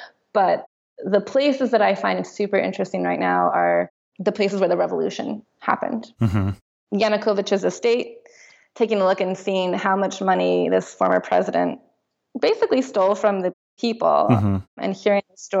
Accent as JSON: {"language": "English", "town": "New York City", "region": "New York", "country": "United States", "said": "I like to walk everywhere because I'm from New York, and so my default is to walk."}